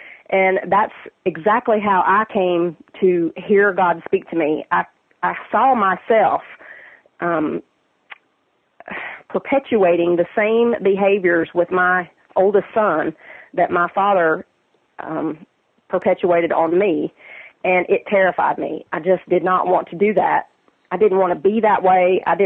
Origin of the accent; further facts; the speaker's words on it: North Carolina, United States; But I grew up in North Carolina. We moved quite a bit because my dad was in the service. And we settled, though, pretty much there. That was our home base.